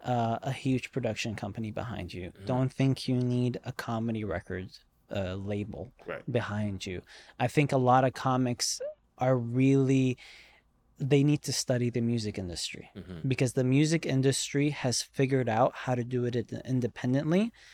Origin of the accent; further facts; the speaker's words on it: Virginia, United States; Because growing up in Virginia was a very interesting experience.